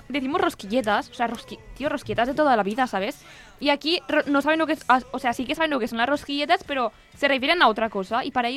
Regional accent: Valencian Community, Spain; las que no estamos acostumbradas y somos castellano parlantes completamente

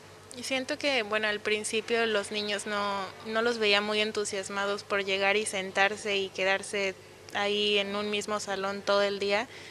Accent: Mexico; cuando se les mencionaba que yo soy de México y que vine a realizar una estancia corta por, bueno, 2 meses que vengo acá a España del otro lado del mundo

